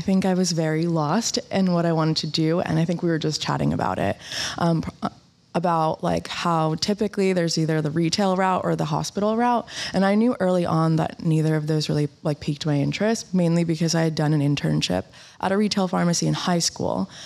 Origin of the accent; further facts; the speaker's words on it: United States; So I'm from the States and our healthcare system is quite complex.